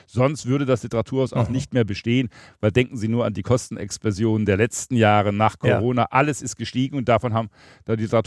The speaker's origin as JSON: {"language": "German", "region": "Baden-Württemberg", "country": "Germany", "said": "Ich komme aus Schwaben, habe also diesen schwäbischen Fleiß, diese Sekundärtugend tief verinnerlicht"}